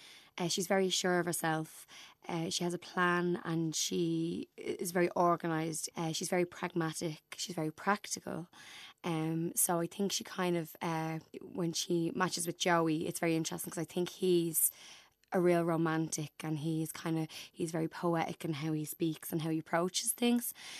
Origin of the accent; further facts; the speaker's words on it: Dublin, Leinster, Ireland; I'm originally from East Wall, so I'm an inner city gal. And now I live in Inchicore, so I've moved to the south side, but not the fancy schmancy south side.